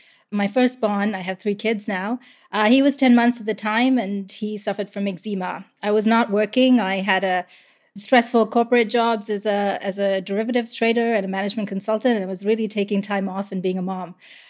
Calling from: Toronto, Ontario, Canada; I'm calling from Toronto, Ontario, in Canada.

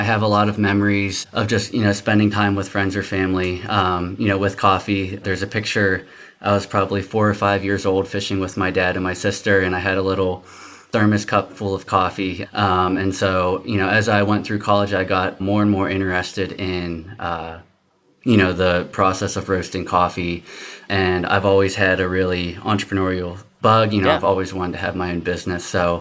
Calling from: Belleville, Pennsylvania, United States; I am calling from Belleville, Pennsylvania.

